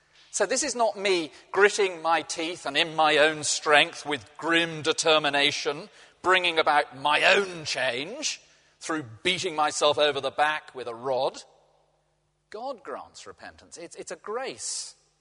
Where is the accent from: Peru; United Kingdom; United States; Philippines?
United Kingdom; England; one's not allowed to do if one's English, but I'm going to give it a shot